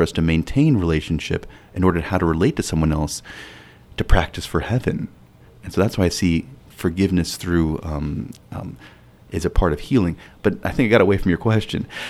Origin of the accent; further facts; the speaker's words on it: Southeast, United States; also born or lived in Illinois; No, I grew up all over the Southeast United States. I was born outside Chicago and lived in several different places.